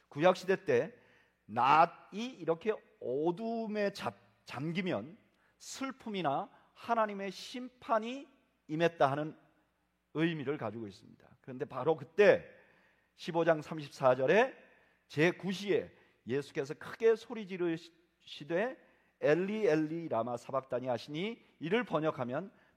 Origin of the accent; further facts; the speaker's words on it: South Korea; now in United States; 요즘에 저희는 한국인으로 태어나고 살아간다는 것이 매우 자랑스러운 그런 시기를 살고 있습니다.